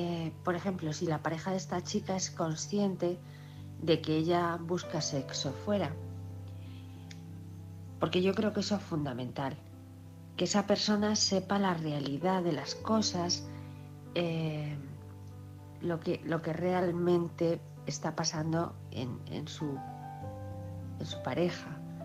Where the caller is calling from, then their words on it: Ciudad Real, Castilla-La Mancha, Spain; de Ciudad Real.